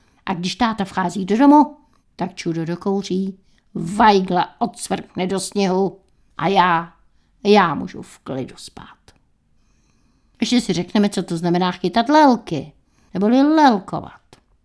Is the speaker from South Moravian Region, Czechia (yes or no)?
no; Žebrák, Central Bohemian Region, Czechia; also born or lived in Prague; Vy jste se tam narodil? Ne, já v Praze 8, ale už jsem byl v Žebráku v tom muzeu.